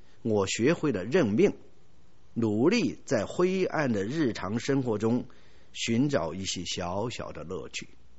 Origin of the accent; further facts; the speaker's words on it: China; 我们中国人是比较上进啊，我们中国人勤劳勇敢